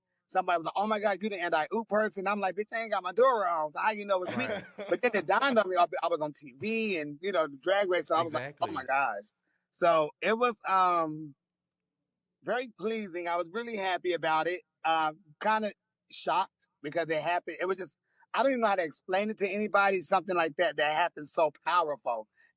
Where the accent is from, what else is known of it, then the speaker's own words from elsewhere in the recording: San Diego, California, United States; because I'm from San Diego, and they was having a … contest because she was coming to town.